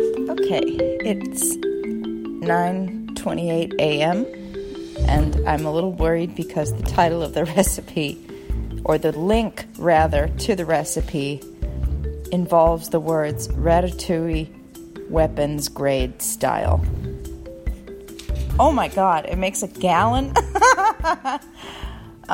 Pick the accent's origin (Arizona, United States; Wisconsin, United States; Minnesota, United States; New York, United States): Minnesota, United States; Okay. Wait, can I just say, I'm from Minnesota and I am a delicate flower when it comes to heat.